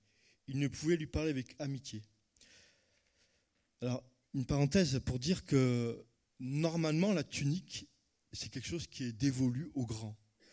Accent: France; Nous sommes français, cartésiens

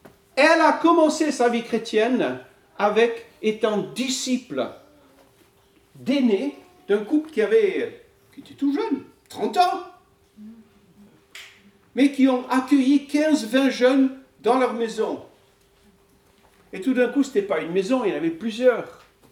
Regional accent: United States; French is a second language; Mon épouse, c'est une Américaine, moi je suis Américain, mais c'est une Américaine comme moi. On a un passeport bleu, mais on a vécu partout dans le monde. On vit jamais aux États-Unis.

